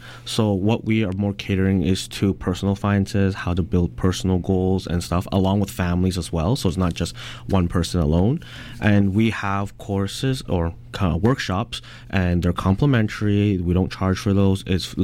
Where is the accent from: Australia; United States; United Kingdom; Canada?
Canada; me, who's been born and raised in Canada, has gone through the entire school system